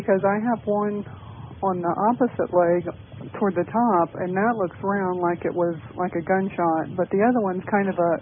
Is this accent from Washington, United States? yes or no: no; Maryland, United States; from Maryland.